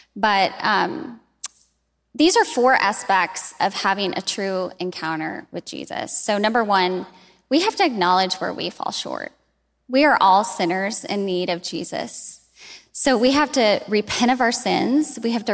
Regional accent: Cedar Rapids, Iowa, United States; Yeah, so I grew up in Cedar Rapids, Iowa. My parents raised us in the Catholic faith.

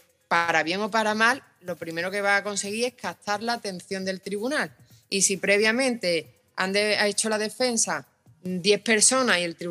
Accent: Málaga, Andalusia, Spain; soy de Málaga

